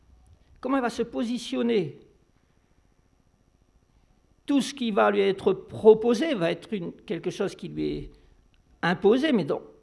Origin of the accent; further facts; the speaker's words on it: France; je suis français.